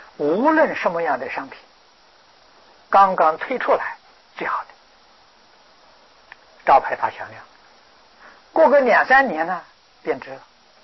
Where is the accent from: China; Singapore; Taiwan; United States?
China; 是声闻缘觉我们中国人讲的罗汉辟支佛